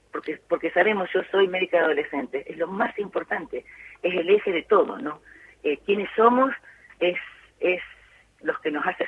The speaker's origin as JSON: {"language": "Spanish", "town": "Alcorta", "region": "Santa Fe", "country": "Argentina", "tie": "born or raised there", "said": "Sí, señora, las dos somos santafesinas. Sí, soy de Alcorta."}